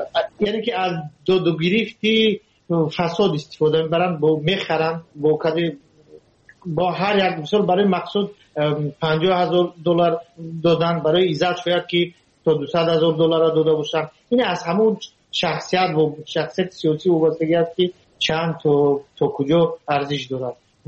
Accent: Tajikistan; now in Russia; تاجیکستانی و تاجیک از که از تاجیکستان اومدیم روسیه

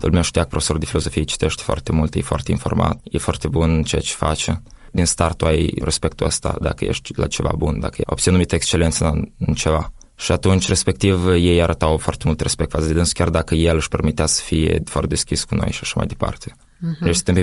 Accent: Moldova; Când ei știau că eu sunt din Moldova

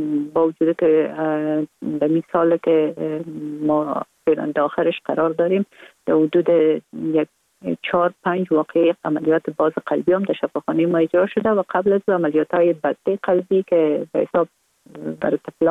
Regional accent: Kabul, Afghanistan; born or raised there

